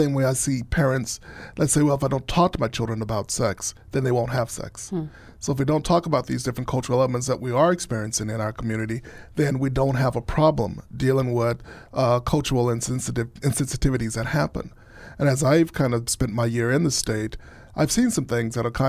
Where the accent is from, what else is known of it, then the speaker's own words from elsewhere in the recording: Texas, United States; Sorry to my Texas friends. I grew up in Texas.